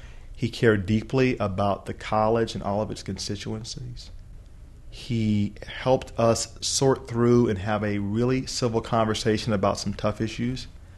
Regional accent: United States; I'm an American, right? How corny is that?

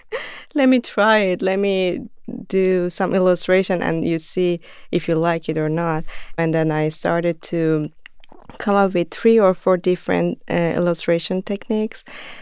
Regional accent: Khorramshahr, Khuzestan, Iran; English is a second language; in those days Iraq attacked my hometown Khorramshahr in Iran

